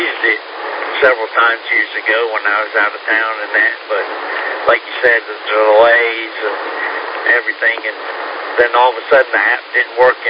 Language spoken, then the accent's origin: English; New Jersey, United States; I was grew up a little bit in New Jersey until I was about 10 or 11